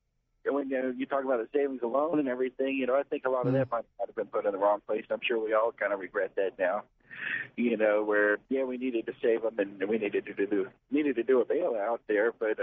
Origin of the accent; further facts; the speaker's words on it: Jacksonville, Florida, United States; now in Columbus, United States; I said, well, I'm in Columbus, but I'm from Jacksonville, so I was kind of waiting on Jacksonville.